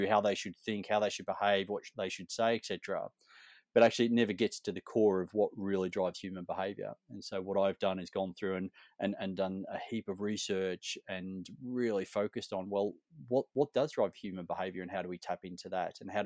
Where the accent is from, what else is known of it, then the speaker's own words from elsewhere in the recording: Australia; accent: Australian; started my life, my professional life, as a civil engineer in the Royal Australian Air Force, hence my accent.